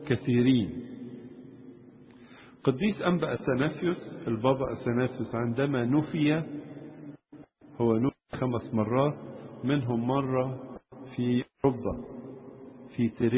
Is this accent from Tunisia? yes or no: no; Egypt; لينا كمصريين مش كمسيحيين، كمصريين